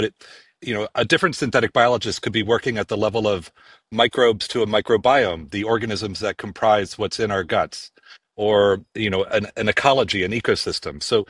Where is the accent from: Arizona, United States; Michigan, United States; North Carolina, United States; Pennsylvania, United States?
Pennsylvania, United States; I grew up in Pennsylvania, and like the cliche of a kid who likes to build stuff works for me.